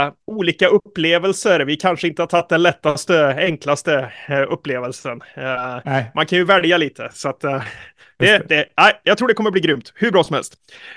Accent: Värmland, Sweden; Jag är ju från Värmland, vi läste ju inte så mycket svenska där.

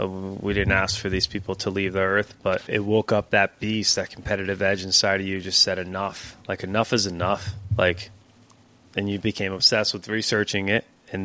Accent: Puerto Rico; Like, I look like I'm from Trinidad. Like, I got this, like this tan going on as a Puerto Rican

